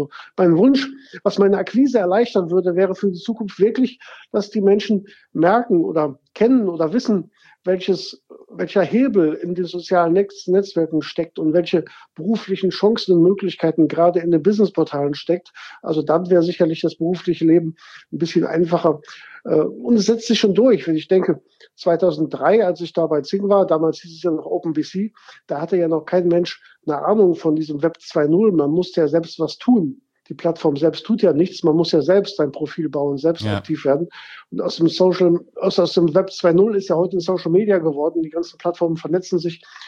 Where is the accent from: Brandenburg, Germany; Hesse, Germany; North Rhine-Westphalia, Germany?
North Rhine-Westphalia, Germany; Gummersbach; now in Cologne, Germany; bin 1999, wie eben gesagt, nach Köln gekommen. Ich meine, ich komme aus Gummersbach, das ist nicht so weit her.